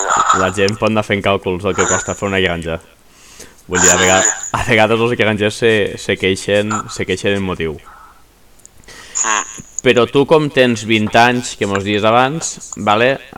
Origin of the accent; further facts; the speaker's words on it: Sant Carles de la Ràpita, Catalonia, Spain; jo soc de la Ràpita